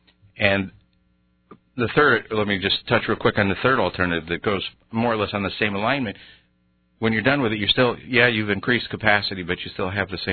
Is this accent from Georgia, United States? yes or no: no; New York, United States; I grew up in Orenicoit, New York, on the north side of Rochester, and back in the 60s, they drilled one of the biggest tunnels for the sewage treatment facility, and it went right under my house.